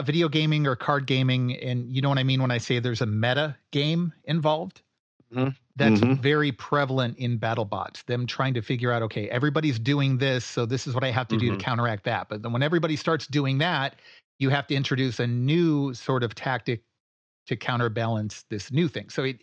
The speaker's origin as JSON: {"language": "English", "region": "Michigan", "country": "United States", "tie": "born or raised there", "said": "I grew up outside of Detroit, so I know how bad the Lions are."}